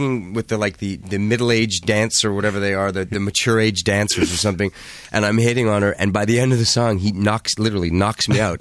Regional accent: Canada; Yeah, I'm Canadian. I'm a crooner.

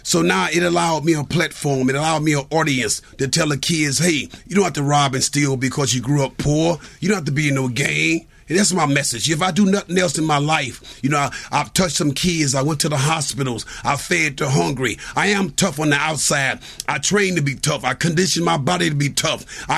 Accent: Chicago, Illinois, United States; I come from Chicago.

